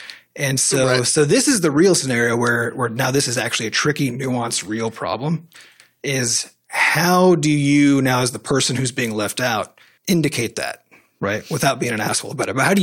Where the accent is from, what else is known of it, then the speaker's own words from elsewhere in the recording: United States; as an American, a hobby is a waste of time because it's not generating money